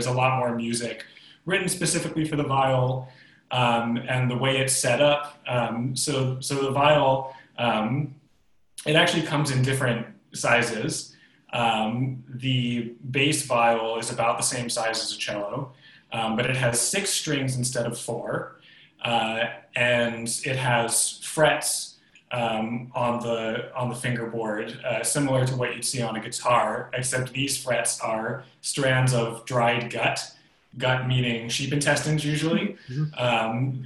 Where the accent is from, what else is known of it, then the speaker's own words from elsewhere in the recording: St. Louis, Missouri, United States; Yeah, so I grew up in St. Louis, Missouri, and started playing the cello in fourth grade with my elementary school's music program